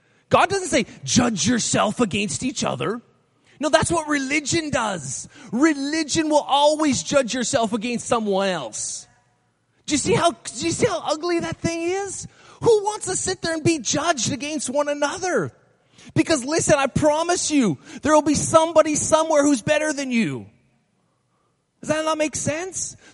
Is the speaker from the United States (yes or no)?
no; Saskatchewan, Canada; I moved to Ontario. I grew up in Saskatchewan. I moved to Ontario.